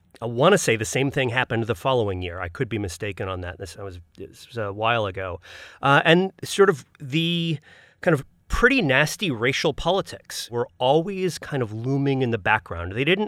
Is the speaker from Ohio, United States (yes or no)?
yes; Ohio, United States; born there; my parents were both Yankees, right? Pennsylvania and Minnesota. And like I was born in Ohio. And so moving there